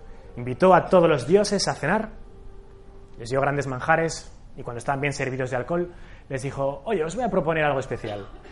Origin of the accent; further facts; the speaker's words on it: Zaragoza, Aragon, Spain; Bueno, yo soy de Zaragoza, soy muy cabezón